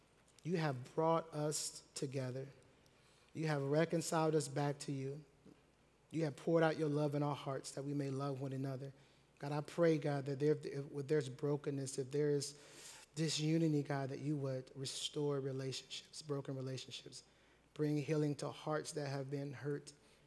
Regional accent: Akron, Ohio, United States; growing up in Akron, Ohio, to a single mom, it was four of us, different dads, in the hood environment, the ghetto, the projects, home of LeBron James

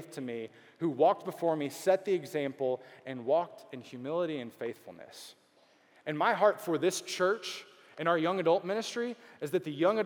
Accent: Beaumont, Texas, United States; I grew up in Beaumont, which is not Houston, right? I grew up in Beaumont, and at an early age, I gave my life to the Lord.

